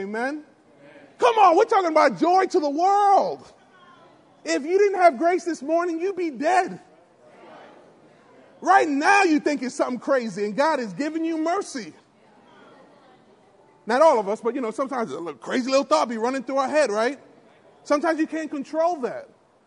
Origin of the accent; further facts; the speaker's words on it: New York, United States; Y'all know I'm originally from New York.